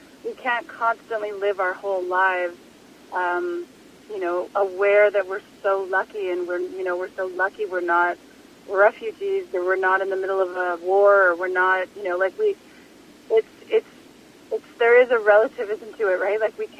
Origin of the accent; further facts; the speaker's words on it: Winnipeg, Manitoba, Canada; also born or lived in Toronto; So I was moving home from Toronto, originally from Winnipeg, but I'd lived in Toronto for 3 or 4 years and was moving back